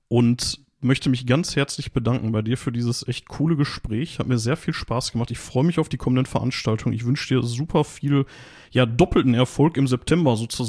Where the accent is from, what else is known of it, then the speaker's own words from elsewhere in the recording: Gladbeck, North Rhine-Westphalia, Germany; und vor allen Dingen auch schön, dass der Verein sich da so engagiert und meine alte Heimat da so mit Musik fördert